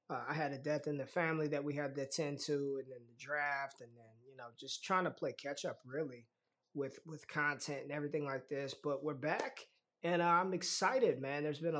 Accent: Las Vegas, Nevada, United States; You know, I'm from Vegas, so it runs in my veins already, man.

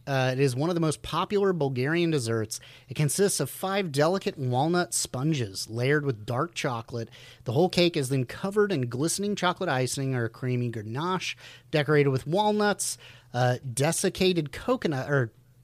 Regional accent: United States; Why are you looking at our bushes? I'm like, oh, I'm an American.

